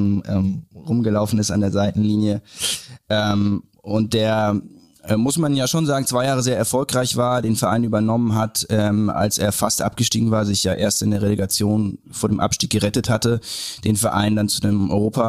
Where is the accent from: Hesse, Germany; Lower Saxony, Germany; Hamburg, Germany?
Hamburg, Germany; now in Cologne, Germany; Ich bin ja ein Hamburger Junge, noch gar nicht so lange Kölner, komme aus Hamburg